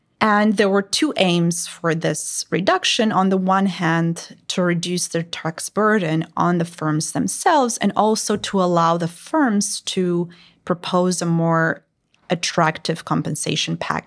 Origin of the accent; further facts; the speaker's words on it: Romania; I was growing up in this stage of my education in the early 2000s, and there was this sense that computer science is the future.